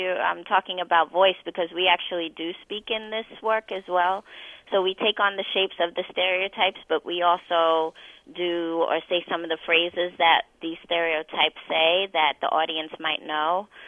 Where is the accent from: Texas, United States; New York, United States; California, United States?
New York, United States; I'm originally from New York, so I started going to the Ailey School in high school